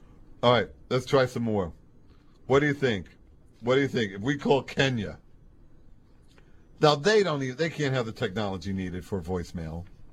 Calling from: Jersey City, New Jersey, United States; I'm calling from Jersey City, and you are on the air.

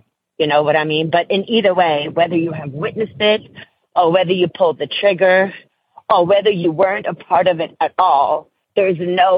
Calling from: Atlanta, Georgia, United States; I'm calling from Atlanta, Georgia

